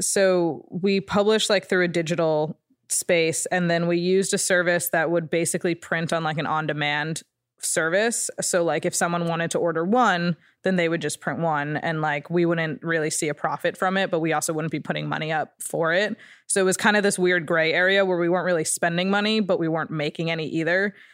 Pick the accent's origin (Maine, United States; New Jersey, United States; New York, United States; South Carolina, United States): New Jersey, United States; Ridgewood; It's called Ridgewood, New Jersey.